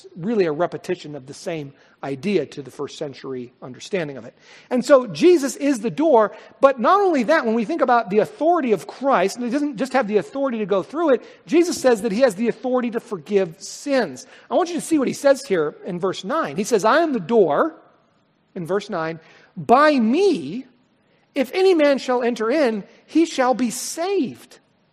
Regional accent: Richland, Washington, United States; born there; Wrong parents, born in the wrong city. I was born in Richland, so I'm out.

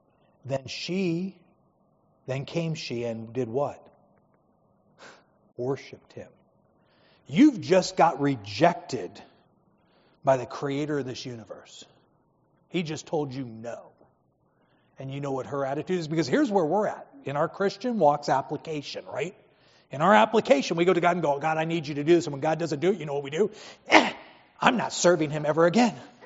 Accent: San Diego, California, United States; We grew up in San Diego, love Filipino food.

